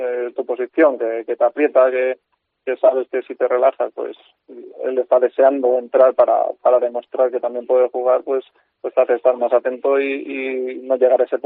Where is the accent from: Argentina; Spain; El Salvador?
Spain; Carcaixent, Valencian Community; Nosotros somos de Carcaixent, un pueblo de Valencia, y lo tenemos allí, sí.